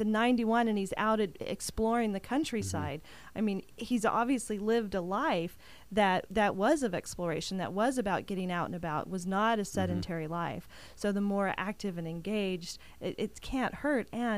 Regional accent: Oklahoma, United States; I grew up in Oklahoma.

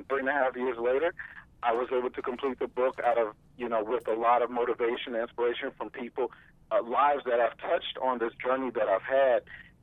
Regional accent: St. Louis, Missouri, United States; Well, originally, I'm from St. Louis, Missouri.

